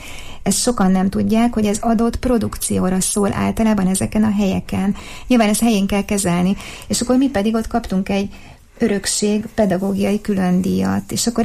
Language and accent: Hungarian; Szolnok, Jász-Nagykun-Szolnok, Hungary; ugyan szolnoki vagyok